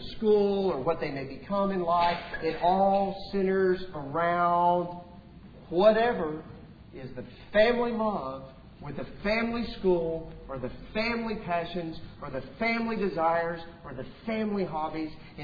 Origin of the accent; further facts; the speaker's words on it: Lubbock, Texas, United States; now in Gainesville, United States; I grew up in Lubbock.